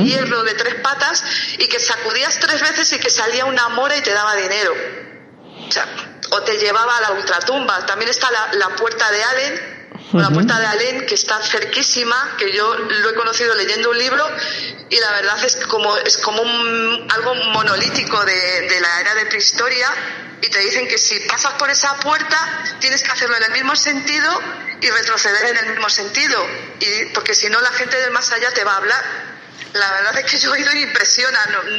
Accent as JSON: {"language": "Spanish", "region": "Galicia", "country": "Spain", "said": "vuelvo a hacer hincapié, como buena gallega"}